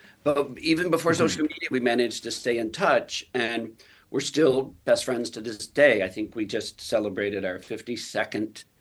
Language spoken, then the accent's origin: English; Lubbock, Texas, United States; born there; I was born in Lubbock, Texas. If you freeze the birth certificate in the final episode of Boots, that's Lubbock, Texas.